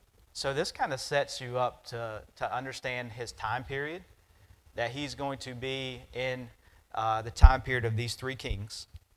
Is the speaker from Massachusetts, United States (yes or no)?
no; York, South Carolina, United States; We have to say, well, I'm from York, South Carolina, and they're like, that means nothing to me. Oh, about 45 minutes from Charlotte, North Carolina.